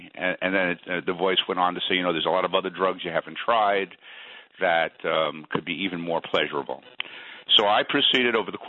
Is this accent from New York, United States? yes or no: yes; New York City, New York, United States; also born or lived in Ozark, Alabama; My father was in the Army. He was stationed there. My mother went to join him. And I spent about 6 months in Ozark, Alabama. I didn't like it at all, and I went back to New York City.